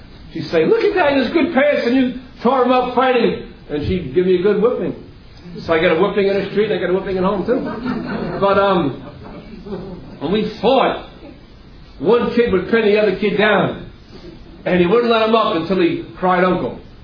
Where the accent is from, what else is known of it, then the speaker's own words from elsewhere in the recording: Queens, New York, United States; Now, when I was a young boy in Queens, growing up in Queens, there was a lot of kids like to wrestle and fight.